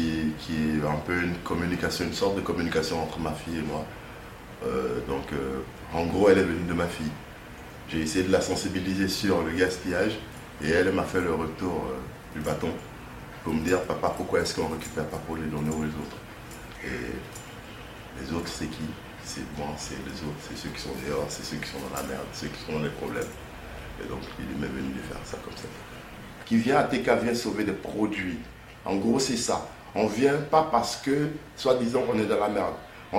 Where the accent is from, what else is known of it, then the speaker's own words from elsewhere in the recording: West, Côte d’Ivoire; je suis ivoirien, originaire de l'ouest de la Côte d'Ivoire.